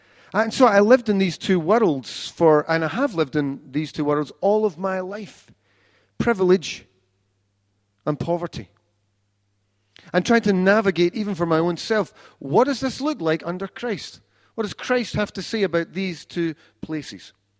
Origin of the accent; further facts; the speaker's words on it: East Kilbride, Scotland, United Kingdom; So I was brought up in East Kilbride and fortunate enough to have a life of relative privilege.